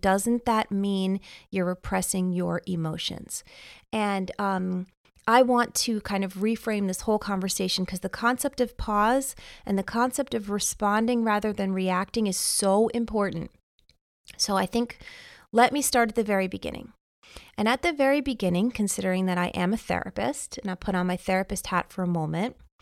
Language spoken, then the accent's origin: English; New York, United States; accent: New York; Anyone who's been to, wow, my New York accent really just came out there, pause.